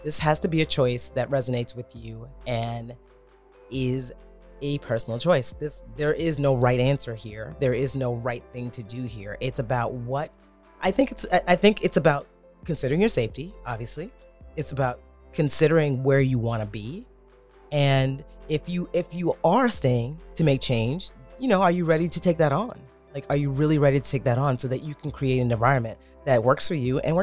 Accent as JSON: {"language": "English", "town": "Queens", "region": "New York", "country": "United States", "tie": "born or raised there", "also_born_or_lived": "Brooklyn", "said": "even though I grew up in Queens, you know, I was born in Brooklyn"}